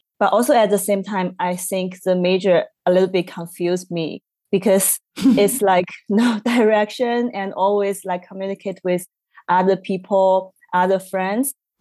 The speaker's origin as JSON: {"language": "English", "town": "Chengdu", "region": "Sichuan", "country": "China", "tie": "born or raised there", "second_language": "English", "moved": "as an adult", "said": "I I studied in Chengdu, my hometown, in the university for my bachelor degree that was majored in graphic design. And later I wanted to go to UK to study"}